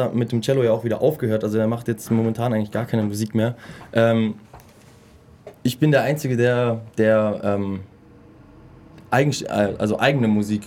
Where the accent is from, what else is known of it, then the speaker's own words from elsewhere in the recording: Ulm, Baden-Württemberg, Germany; Ich bin gebürtiger Ulmer, aufgewachsen in Wiblingen